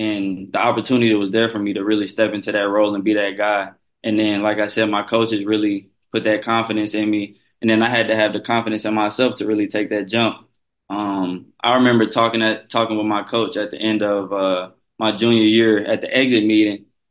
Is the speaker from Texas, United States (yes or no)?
no; Nashville, Tennessee, United States; I'm from Nashville. I might as well go to Florida.